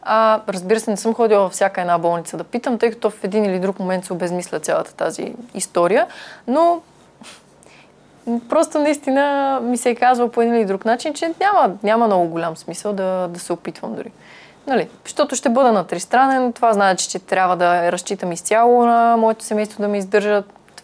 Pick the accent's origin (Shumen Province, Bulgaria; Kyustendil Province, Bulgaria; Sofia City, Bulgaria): Kyustendil Province, Bulgaria; Kyustendil; Аз съм решила да специализирам в... моя роден град, който е Кюстендил.